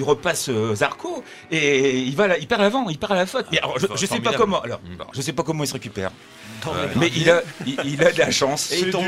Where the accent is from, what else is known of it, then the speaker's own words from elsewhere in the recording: France; en tant que Français déjà, nous on est un peu, scotché